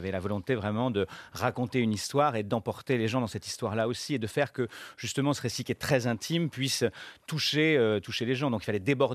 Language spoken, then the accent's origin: French; Barbezieux, Nouvelle-Aquitaine, France; born there; dans une petite ville de province qui s'appelle Barbezieux, qui est la ville où je suis né, en Charente.